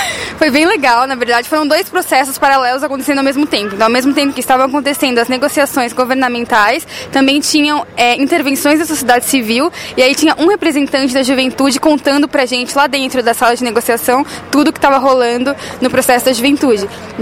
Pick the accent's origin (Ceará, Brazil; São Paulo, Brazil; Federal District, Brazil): São Paulo, Brazil; Eu sou de São Paulo.